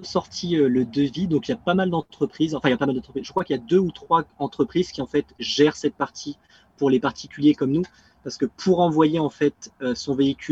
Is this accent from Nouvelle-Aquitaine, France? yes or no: no; Lyon, Auvergne-Rhône-Alpes, France; on est Européens, on est Français. Avant de partir, on habitait à Lyon, donc à peu près au centre de la France.